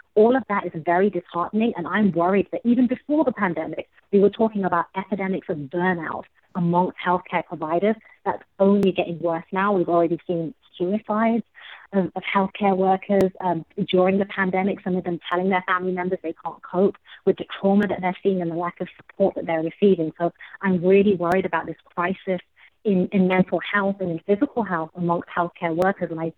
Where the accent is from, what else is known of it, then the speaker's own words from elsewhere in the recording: England, United Kingdom; now in United States; I live in America, and I choose to live here because I love it. And I say this as a Brit who left England very specifically to train in public health at the CDC